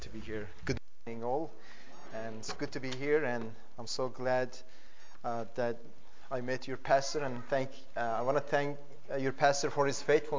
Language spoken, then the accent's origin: English; Iran; I was born and raised in Iran, Islamic country